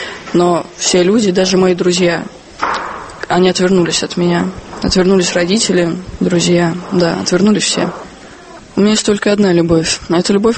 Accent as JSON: {"language": "Russian", "region": "Moscow", "country": "Russia", "tie": "born there", "said": "Я родилась в Москве в 88 году."}